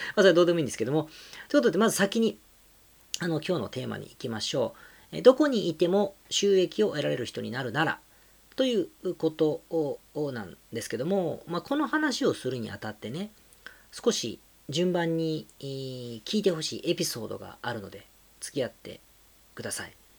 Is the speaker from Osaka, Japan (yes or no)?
yes; Osaka, Japan; now in Tokyo, Japan; 僕って大阪出身なんですが、